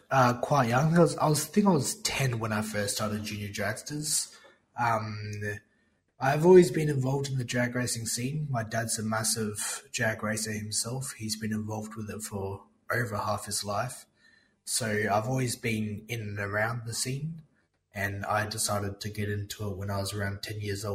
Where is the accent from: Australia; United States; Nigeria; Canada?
Australia; Perth, Western Australia; I'm a drifter from Perth, WA.